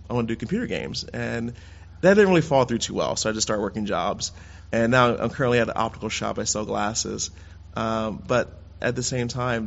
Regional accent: Trenton, New Jersey, United States; I was born and raised in Trenton. I went to mainly public schools.

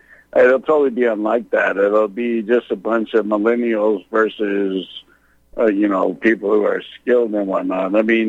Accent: Pacific Northwest, United States; now in Texas, United States; Absolutely not. No, I'm from the Northwest.

